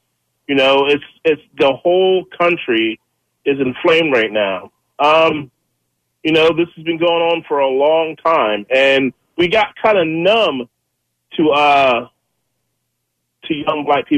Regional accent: Malvern, Pennsylvania, United States; now in Norristown, United States; You know, I live in the suburbs. I'm out here in Norristown. I grew up in Malvern.

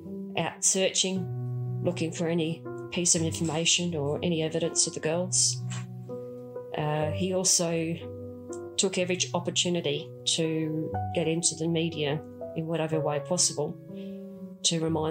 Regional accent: Campbelltown, South Australia, Australia; We grew up in Campbelltown of Adelaide. We lived in a little housing commission home.

